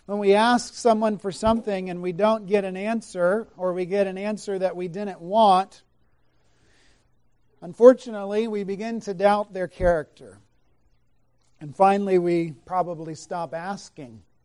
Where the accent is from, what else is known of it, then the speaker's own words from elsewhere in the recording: South Carolina, United States; Down where I grew up in South Carolina, we have a bug that we don't have up here.